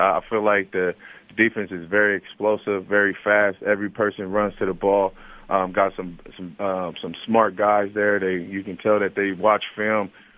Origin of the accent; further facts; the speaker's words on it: Pomona, California, United States; growing up in Pomona, we didn't have that as a kid when I was growing up.